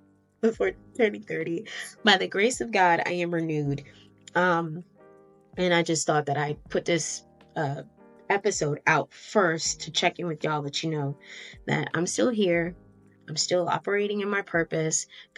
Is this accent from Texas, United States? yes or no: no; Tennessee, United States; I don't know if this is like what my voice is supposed to sound like, or this is the residue of me growing up in Tennessee.